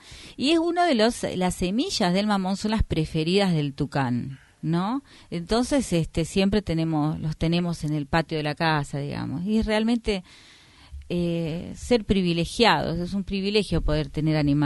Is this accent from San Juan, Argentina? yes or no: no; Laguna Blanca, Formosa, Argentina; tantas hectáreas el Parque Nacional, y yo soy de Laguna Blanca, justamente una de las zonas donde está